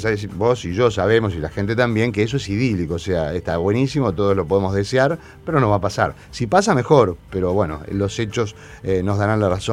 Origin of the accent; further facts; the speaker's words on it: Uruguay; yo soy oriental, ni siquiera digo que soy uruguayo, soy oriental y defiendo la orientalidad